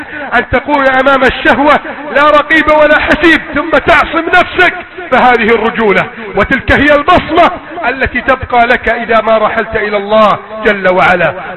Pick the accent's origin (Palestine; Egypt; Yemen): Egypt